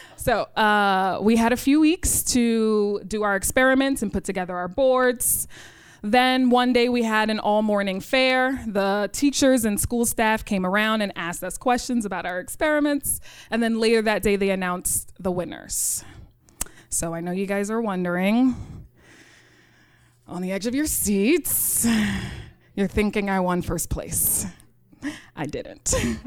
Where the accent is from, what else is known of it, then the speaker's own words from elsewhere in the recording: New York City, New York, United States; In 1998, I was a student at PS 30 in the south side of Jamaica, Queens. I grew up in Rochdale Village.